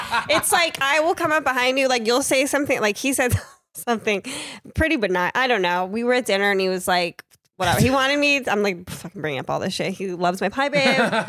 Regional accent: Northeast, United States; I'm from the Northeast. So I can fucking tough it out.

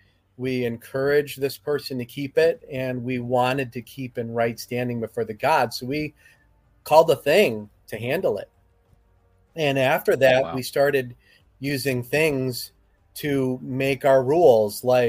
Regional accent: United States; I'm an American, but my ancestors, my grandpa, my grandma, that generation moved here. They were born in Germany. They moved here.

